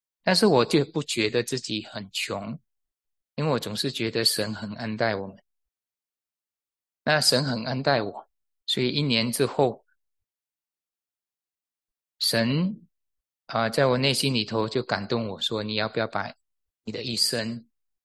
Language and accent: Chinese; Malaysia; 我是马来西亚来的